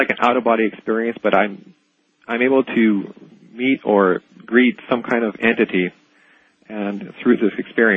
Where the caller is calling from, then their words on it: Toronto, Ontario, Canada; I'm calling from Toronto